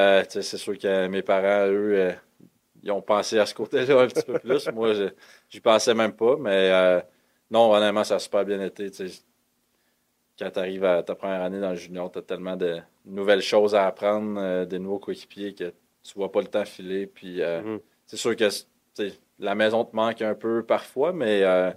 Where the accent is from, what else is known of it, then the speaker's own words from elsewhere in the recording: Saint-Cyprien, Quebec, Canada; also born or lived in Rivière-du-Loup; à la base, je viens de Saint-Cyprien, qui est un petit village d'environ 1000 personnes, environ à 40 minutes de Rivière-du-Loup.